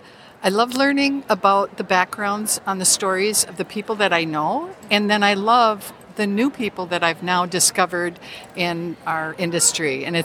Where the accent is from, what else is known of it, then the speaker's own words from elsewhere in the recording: Inver Grove Heights, Minnesota, United States; I am from Inver Grove Heights, Minnesota.